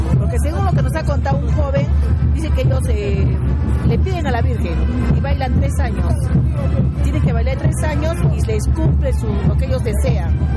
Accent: Puno, Peru; Bueno, soy de Puno y bueno, nací en Puno y bailo la morenada.

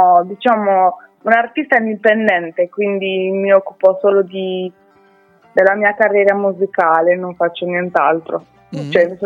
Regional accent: Orroli, Sardinia, Italy; Io sono di Orroli, in Sardegna.

